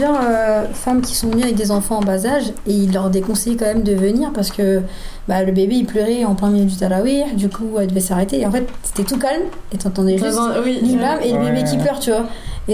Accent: Tunis, Tunis Governorate, Tunisia; moi je viens de Tunis

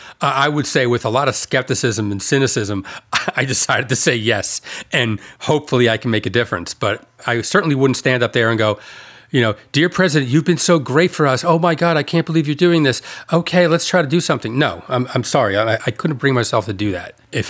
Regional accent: United States; I look at it as I'm an American. I vote. In this country, we have the First Amendment.

